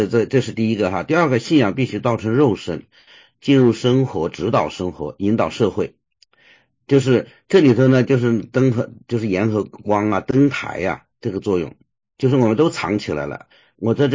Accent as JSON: {"language": "Chinese", "country": "China", "said": "我也是，我是从中国来的"}